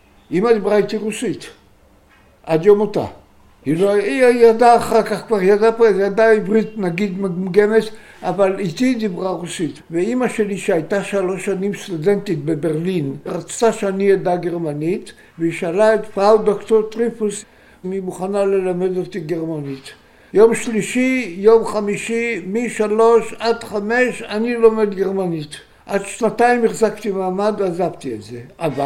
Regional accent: Tel Aviv, Tel Aviv District, Israel; דצמבר 1926 נולדתי בתל אביב, ברחוב יהודה הלוי מספר 6, בית חולים דוקטור פרוינד, גרנו ברחוב טרומפלדור שהיה הרחוב האחרון בתל אביב צפונה.

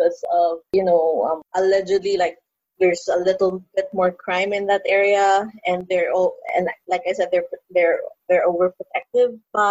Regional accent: Manila, Metro Manila, Philippines; as a teenager growing up in Manila.

